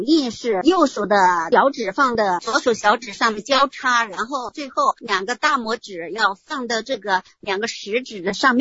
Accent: Changde, Hunan, China; 我常德。

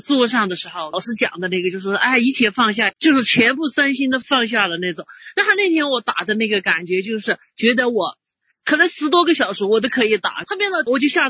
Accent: Kunming, Yunnan, China; 我是昆明的。

